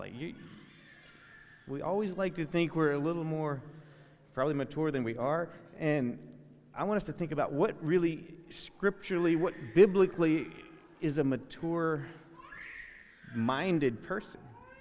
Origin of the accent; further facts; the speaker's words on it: Virginia, United States; So yeah, we're from Virginia